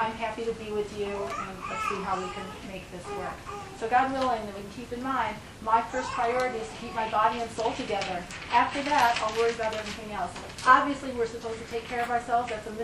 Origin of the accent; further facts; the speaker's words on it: Littleton, United States; remember as a kid growing up in Littleton, where people, you know, there were no Jews